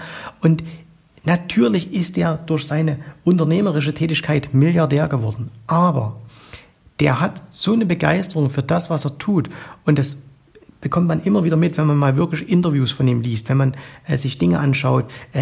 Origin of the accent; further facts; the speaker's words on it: East Germany, Germany; weil ich bin im Osten aufgewachsen, ich war genau zur Wiedervereinigung 18 Jahre alt und da hat sich die Freiheit für mich aufgetan.